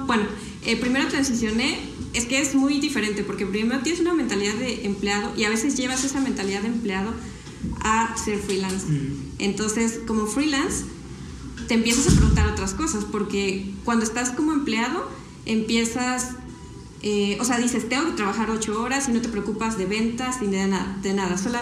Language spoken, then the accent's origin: Spanish; Mexico; De México.